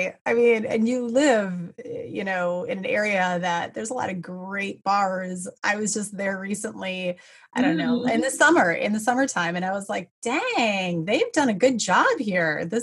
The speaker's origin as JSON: {"language": "English", "region": "Midwest", "country": "United States", "said": "nope, I'm from the Midwest."}